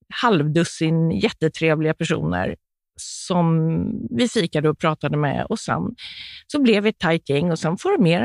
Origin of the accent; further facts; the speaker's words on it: Gothenburg, Västra Götaland County, Sweden; Jag är inte från Stockholm heller, utan jag var inflyttad, så att alla mina vänner var kvar i min gamla hemstad i Göteborg.